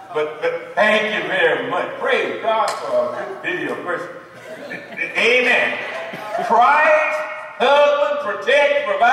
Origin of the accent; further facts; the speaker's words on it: the South, United States; Growing up in the South, in the rule, that was a sign of a fan.